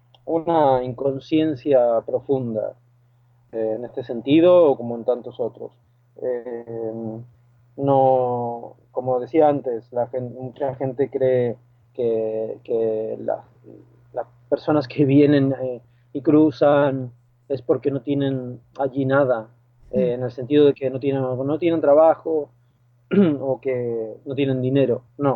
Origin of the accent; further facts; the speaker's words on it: Argentina; moved away; yo vine aquí en el 2002 y claro, en Europa se planteó una crisis y claro, yo vengo de Argentina, toda mi vida he vivido en crisis.